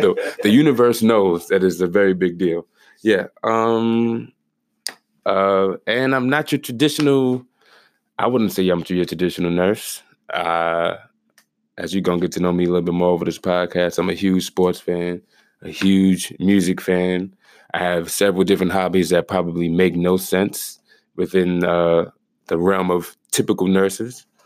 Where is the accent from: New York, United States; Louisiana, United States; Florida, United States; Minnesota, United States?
New York, United States; Harlem; RN, born and raised in Harlem.